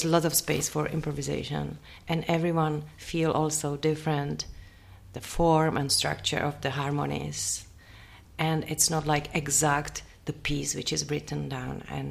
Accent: Czechia; English is a second language; moved away as an adult; Yeah, because I'm from Czech Republic

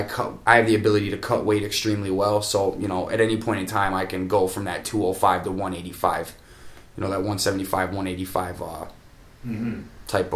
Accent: Buffalo, New York, United States; I came out here from Buffalo, and, you know, just things were tough out there.

